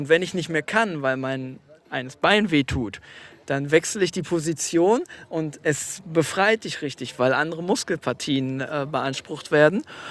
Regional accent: Stadtlohn, North Rhine-Westphalia, Germany; Ist ja bei uns in Stadtlohn.

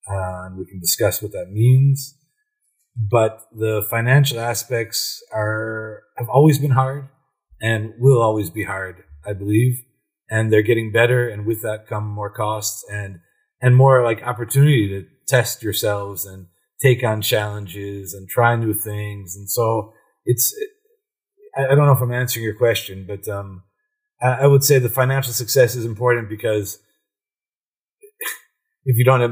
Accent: Cleveland, Ohio, United States; Yeah, I'm from Cleveland, Ohio.

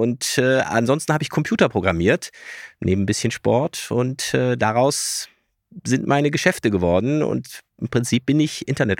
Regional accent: Freiburg, Baden-Württemberg, Germany; Ich komme aus Freiburg. Das ist ja ein kleines Ökonest.

